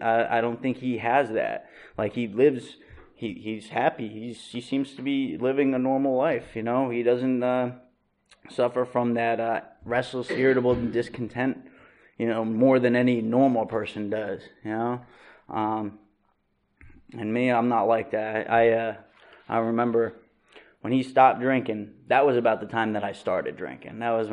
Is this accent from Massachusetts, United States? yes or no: no; New Jersey, United States; I was raised in North Jersey, and there is nothing that I can point at in my childhood to say that this is why I'm an alcoholic.